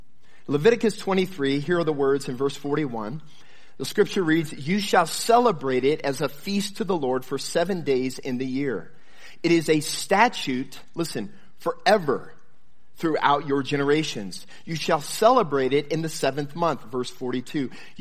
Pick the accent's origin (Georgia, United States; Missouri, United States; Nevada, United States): Missouri, United States; we grew up in Missouri, and he hadn't been in the mountains much